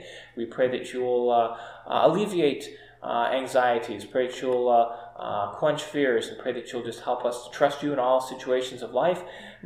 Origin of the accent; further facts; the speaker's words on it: New York, United States; when we were growing up in New York State.